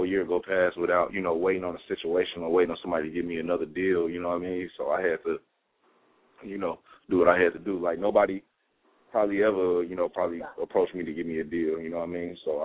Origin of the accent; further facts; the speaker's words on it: Gary, Indiana, United States; I mean, you know, I grew up in the Vice Lord neighborhood, man, on the east side